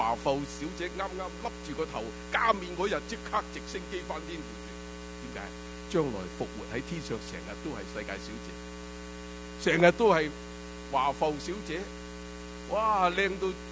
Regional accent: China; 所以我们中国人应该明白这个道理

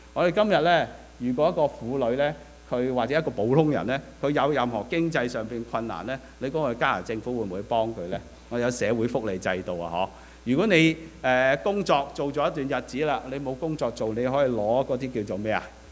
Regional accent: China

